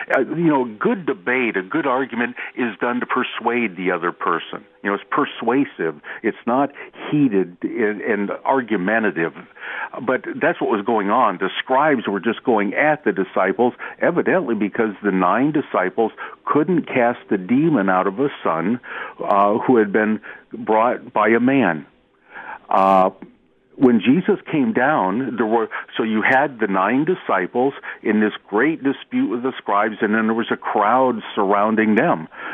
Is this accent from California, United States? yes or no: no; Ohio, United States; Yeah, I'm from Ohio originally